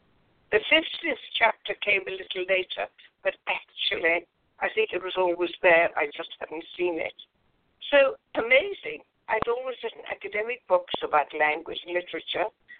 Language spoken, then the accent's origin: English; Northern Ireland, United Kingdom; born there; I was born in Northern Ireland.